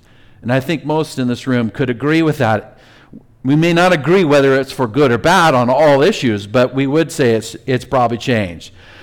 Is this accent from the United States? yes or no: yes; United States; As an American, I'm grateful for the increased equality, justice, and economic opportunities.